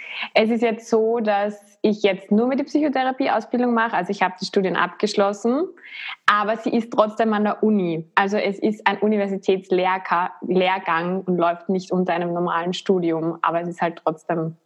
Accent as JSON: {"language": "German", "region": "Vienna", "country": "Austria", "said": "ich komme aus Wien und studiere auch in Wien"}